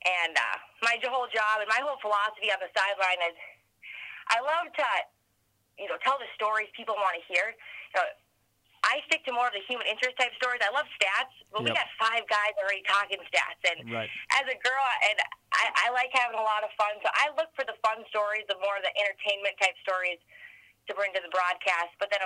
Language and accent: English; Minnesota, United States; accent: Minnesota; obviously my Minnesota accent, has traveled with me here, and it sticks out like a sore thumb here